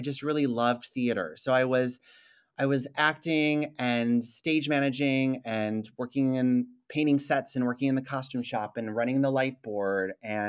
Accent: Shoreview, Minnesota, United States; I grew up in Shoreview, so that's a northern suburb outside of St. Paul.

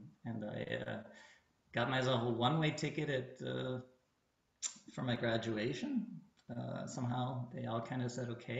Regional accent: California, United States; You know, I'm not a big camper, and I'm from Southern California.

